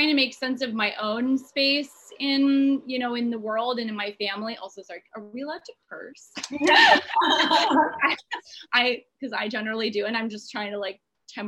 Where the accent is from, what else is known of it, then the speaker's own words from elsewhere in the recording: Odesa, Odesa Oblast, Ukraine; I'm from the Russian part of Ukraine originally, from Odessa.